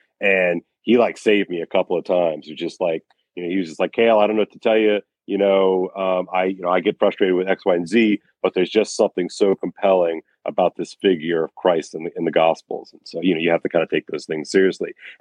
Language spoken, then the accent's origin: English; Louisiana, United States; And then I go to LSU my freshman year. I'm from Louisiana.